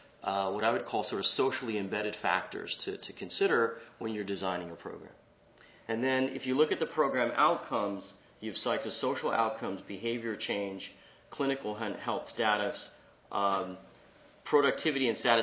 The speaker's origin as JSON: {"language": "English", "town": "New York City", "region": "New York", "country": "United States", "tie": "born or raised there", "said": "I grew up in New York City, and there were health centers pretty much all through Queens and Brooklyn"}